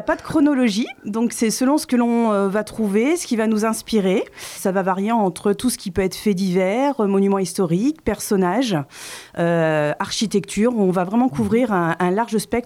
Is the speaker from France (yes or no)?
yes; Roanne, Auvergne-Rhône-Alpes, France; Oui, alors je suis d'origine roannaise, même de la côte roannaise plus précisément.